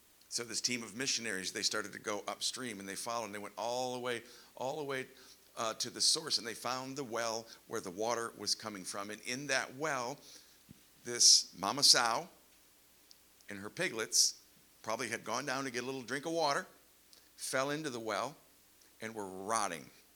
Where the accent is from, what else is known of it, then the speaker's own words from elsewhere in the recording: United States; And you're like, screw that, I'm an American.